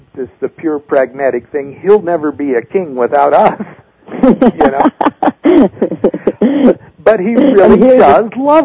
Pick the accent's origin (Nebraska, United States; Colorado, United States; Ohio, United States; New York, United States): Nebraska, United States; Columbus; I was raised in Columbus, Nebraska